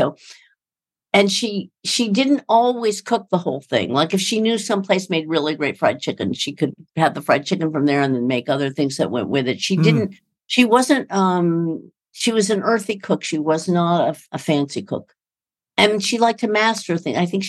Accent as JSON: {"language": "English", "region": "New York", "country": "United States", "said": "One of the great things about being a New Yorker is there's so many places around you to buy food."}